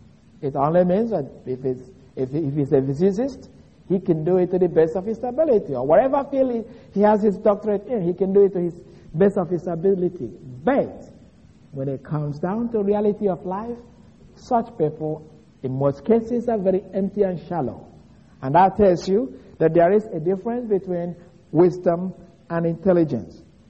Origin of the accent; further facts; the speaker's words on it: Nigeria; I was growing up in Nigeria. I grew up with a group of people where a proverb is something that is highly treasured.